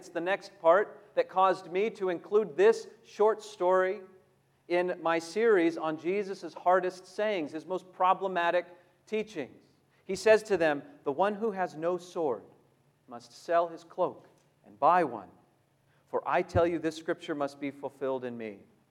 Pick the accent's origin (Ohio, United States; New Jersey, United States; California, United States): California, United States; I grew up in Southern California, and by the time I was in about third or fourth grade, I had quite a lot of freedom to ride my bike or my skateboard around the area around our neighborhood.